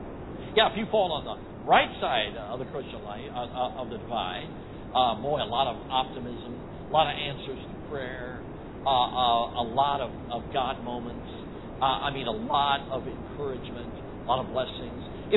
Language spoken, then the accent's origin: English; Chicago, Illinois, United States; Now, I grew up in Chicago, which they call the Windy City.